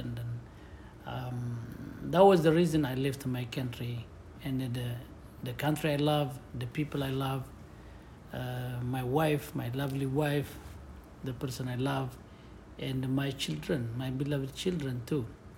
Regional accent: Asmara, Maekel, Eritrea; born there; English is a second language; My country is Eritrea in East Africa, Eritrea, and I was born in Asmara, capital city.

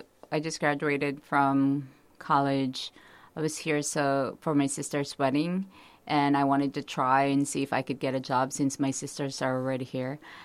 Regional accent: Philippines; Growing up in the Philippines, I'm only used to Filipino food.

